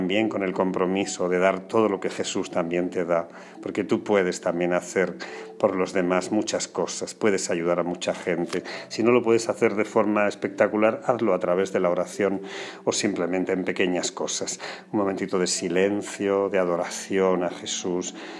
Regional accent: Porcuna, Andalusia, Spain; en mi pueblo de Porcuna y en otros sitios, se ponen altares por las calles, se alfombran las calles con flores, con dibujos

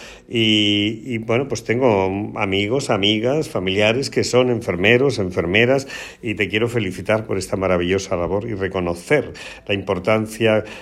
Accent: Porcuna, Andalusia, Spain; hoy es la gran romería, la gran fiesta de la Virgen de Alarilla en mi pueblo de Porcuna.

